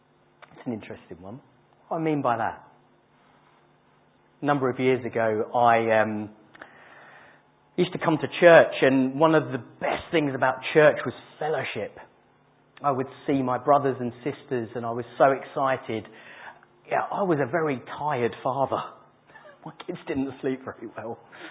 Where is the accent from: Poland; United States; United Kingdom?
United Kingdom; England; Yeah, because we're English. We love a good old moan about the weather or whatever it is.